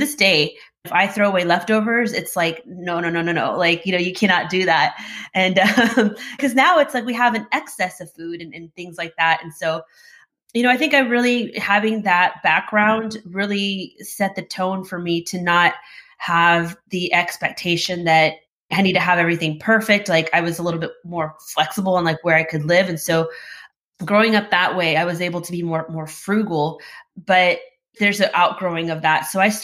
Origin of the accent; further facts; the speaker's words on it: Houston, Texas, United States; born there; I was born here in Houston. My parents immigrated. My mom immigrated from Mexico, and my dad came from Bolivia, from South America. And they met here in Texas.